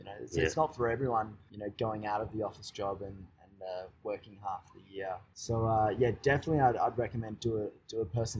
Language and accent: English; Perth, Western Australia, Australia; my hometown's Perth, and I work with a guy from Perth